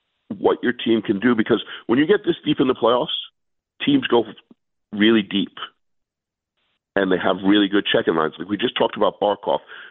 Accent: New England, United States; You know, I grew up in New England, and I grew up with Ray Bourque playing for the Bruins.

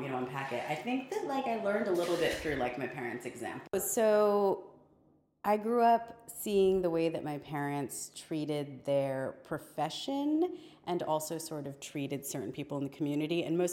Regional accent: Connecticut, United States; I was raised in Connecticut. The exotic land of Connecticut.

